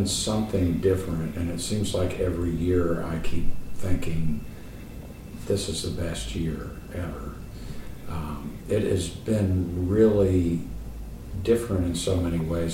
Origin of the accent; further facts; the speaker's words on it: North Carolina, United States; Growing up in North Carolina, I heard so many different things growing up in the 60s with rock radio, country radio, bluegrass, soul music, and I do a little bit of all